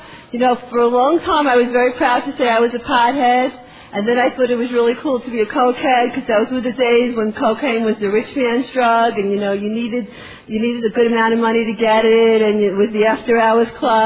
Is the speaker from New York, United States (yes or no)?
yes; The Bronx, New York, United States; I'm an addict from the Bronx.